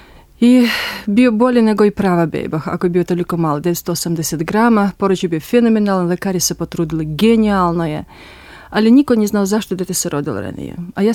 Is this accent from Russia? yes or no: yes; Russia; Serbian is a second language; now in Serbia; Evo, od danas, verovatno od ovih dana, ja sam državljanin i ove zemlje, a ja sam iz Rusije. Imam 43 godine